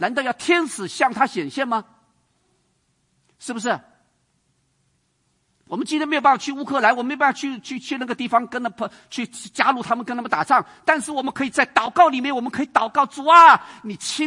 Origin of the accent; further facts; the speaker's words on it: China; 弟兄姊妹，我们中国人其实啊最会听到，中国基督徒最会听到